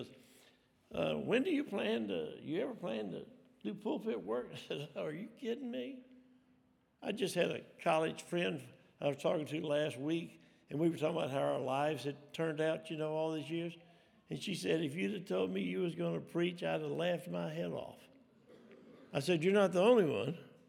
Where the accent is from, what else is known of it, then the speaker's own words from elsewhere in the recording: Selma, Alabama, United States; the hometown I grew up in Selma, Alabama. Well, I grew up in the country, actually worked on the farm